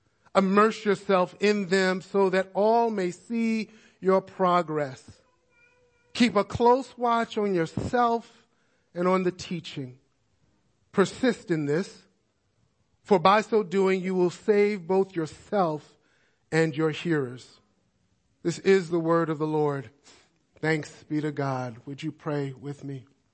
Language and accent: English; Brooklyn, New York, United States; And last weekend, I was in my hometown of Brooklyn, New York, preaching for Resurrection Church there in Williamsburg, Brooklyn.